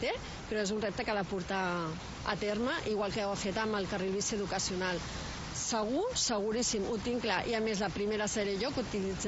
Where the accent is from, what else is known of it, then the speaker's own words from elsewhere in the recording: Tarragona, Catalonia, Spain; això és Costa Daurada, som els ciutadans de Tarragona.